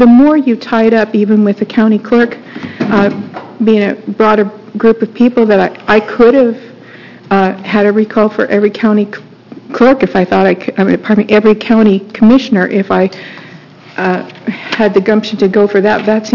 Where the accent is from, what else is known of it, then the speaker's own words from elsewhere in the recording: Gresham, Oregon, United States; from Gresham, Oregon.